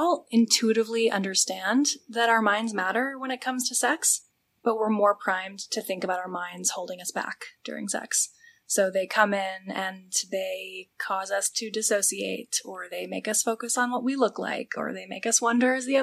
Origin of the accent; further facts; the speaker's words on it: New York, United States; So I'm actually an East Coaster, and so is my co-founder. She's from Connecticut, and I'm from New York, and we met in the Bay Area.